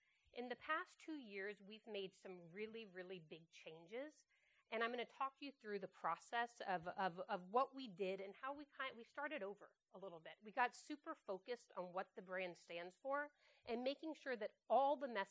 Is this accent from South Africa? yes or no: yes; South Africa; born there; also born or lived in Saudi Arabia / Philippines / Thailand / Singapore; I grew up overseas. So I was born in South Africa. I spent time in Saudi Arabia, throughout Asia, so in the Philippines, in Thailand, in Singapore, and then in Greece.